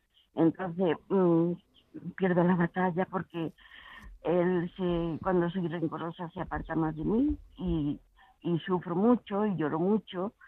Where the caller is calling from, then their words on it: Málaga, Andalusia, Spain; soy de Málaga. Tengo ya una edad que no tengo.